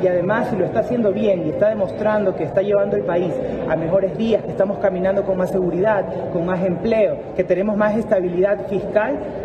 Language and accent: Spanish; Ecuador; Como ecuatorianos deberíamos de preguntarnos.